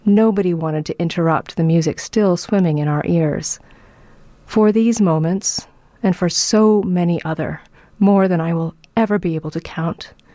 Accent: Toronto, Ontario, Canada; Growing up in Toronto, as Tafel Music was becoming a serious presence, the sound of their music was familiar, and as a young musician, I was vaguely aware of this other way of playing Vivaldi and Bach.

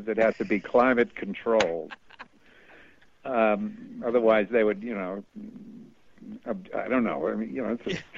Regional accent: Bronx, New York, United States; now in Pittsburgh, United States; I grew up in the Bronx. I'm a Bronx kid, and I went to Pittsburgh to go to college, and I saw a little piece of sky. Where I grew up in the Bronx, you saw, between the buildings, you saw like a yard of sky.

